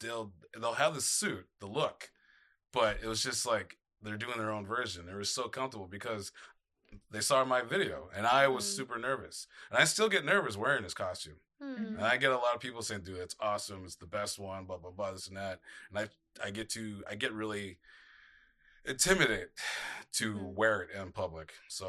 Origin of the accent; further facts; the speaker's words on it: United States; I'm not African-American, I'm American. I'm just, you know, I have roots of half Italian, half Creole.